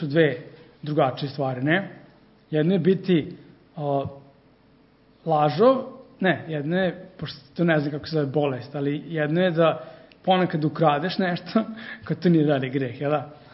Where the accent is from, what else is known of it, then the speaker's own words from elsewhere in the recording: Greece; Ja sam Grk, kažemo.